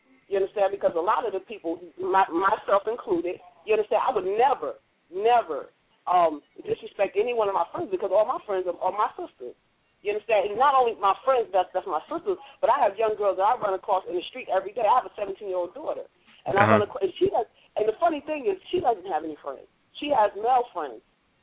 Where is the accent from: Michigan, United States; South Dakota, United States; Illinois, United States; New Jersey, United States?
New Jersey, United States; I live in North Carolina now. I'm originally from New Jersey.